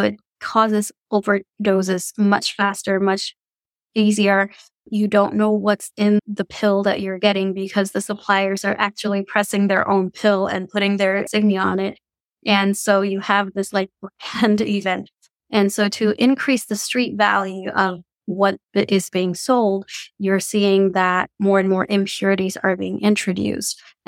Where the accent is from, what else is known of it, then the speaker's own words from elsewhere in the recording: California, United States; but originally I'm actually from California.